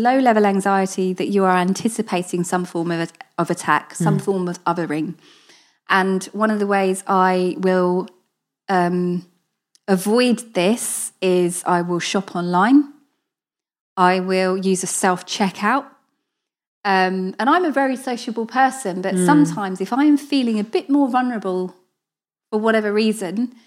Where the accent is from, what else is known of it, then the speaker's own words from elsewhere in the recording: East of England, United Kingdom; So I grew up in Hertfordshire. So 25-minute drive from London. I was in and out of London a lot. So very diverse.